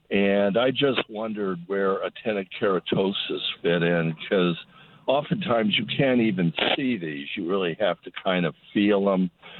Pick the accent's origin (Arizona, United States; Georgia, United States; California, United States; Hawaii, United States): Arizona, United States; moved away as an adult; I grew up in Arizona from age 5, and I left about when I was about 54. Anyway, nobody ever talked about sunscreen when I was a kid. So numerous sunburns, which you just wrote off as what it was like to live in Phoenix.